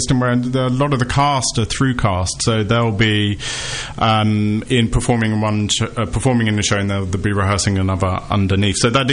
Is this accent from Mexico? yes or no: no; Colchester, East of England, United Kingdom; I grew up in Essex. I grew up in North Essex. So not really from a theatre background at all. I grew up on a council estate in Colchester and didn't really have theatre-going family.